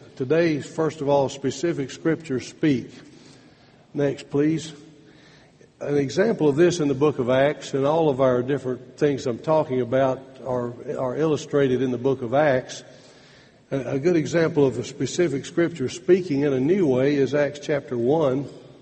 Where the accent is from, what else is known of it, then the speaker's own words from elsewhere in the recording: Athens, Alabama, United States; In the 1970s, for 10 years, I lived in my hometown of Athens, Alabama.